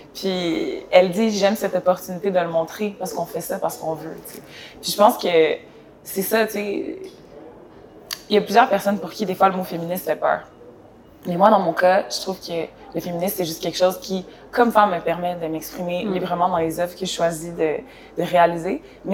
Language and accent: French; Quebec, Canada; parce que là où je viens, c'est quand même le Québec, mais il y a aussi beaucoup de choses qui sont communes aussi avec la France.